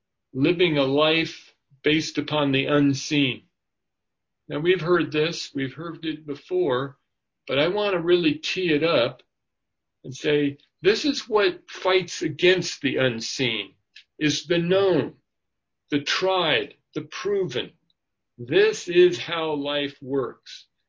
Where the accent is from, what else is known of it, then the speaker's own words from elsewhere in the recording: United States; But you know, we grew up in America, right? Land of the free, home of the brave.